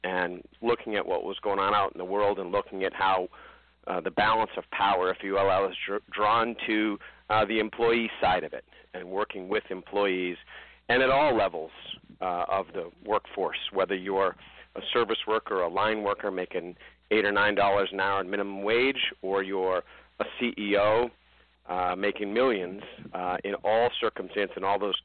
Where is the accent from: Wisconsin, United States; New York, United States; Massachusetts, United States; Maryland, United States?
Massachusetts, United States; Brookline; I was born and raised in Boston. I actually grew up in Brookline, went to Brookline High